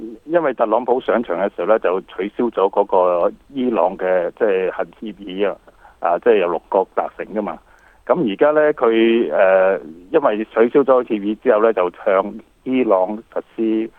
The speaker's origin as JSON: {"language": "Cantonese", "country": "Canada", "said": "咁我哋加拿大人同美国人并肩而战噶嘛"}